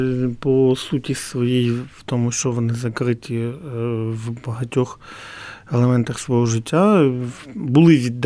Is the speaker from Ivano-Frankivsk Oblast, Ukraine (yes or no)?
no; Kherson, Kherson Oblast, Ukraine; В моєму рідному Херсоні це були просто блоки, цілі ринку